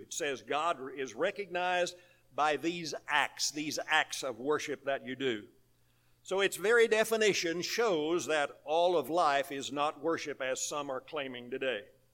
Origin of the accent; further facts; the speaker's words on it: Missouri, United States; My home state is Missouri.